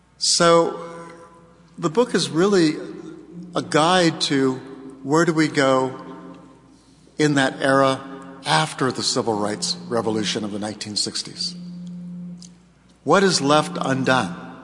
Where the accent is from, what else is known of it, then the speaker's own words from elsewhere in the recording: New Mexico, United States; I grew up in New Mexico, so I'm used to the desert and its wonderful pleasures.